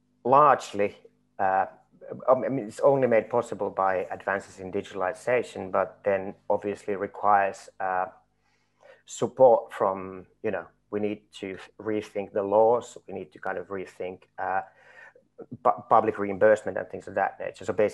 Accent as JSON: {"language": "English", "country": "Finland", "said": "I'm from Finland and I live in Finland"}